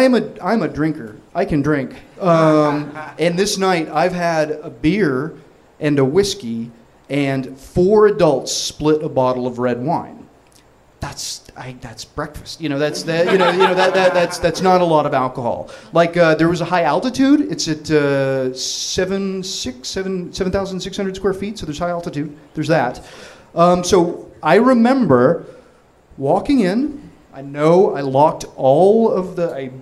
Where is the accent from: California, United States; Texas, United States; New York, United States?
California, United States; Los Angeles; And like, yeah, we're from LA. And this is my wife. She's from Seoul, Korea.